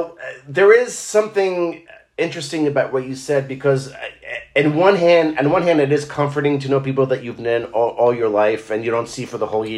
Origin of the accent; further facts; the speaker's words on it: Israel; I grew up in Israel, so I know more about, like, Israeli history than...